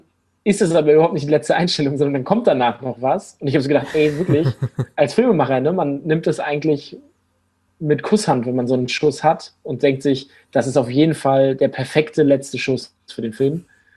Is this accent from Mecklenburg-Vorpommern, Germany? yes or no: yes; Rostock, Mecklenburg-Vorpommern, Germany; ich bin zwar jetzt in Rostock aufgewachsen, was wohl ja 200.000 Leute wohnen, habe aber ein Stück außerhalb von Rostock gewohnt mit meiner Mutter und ihrem Mann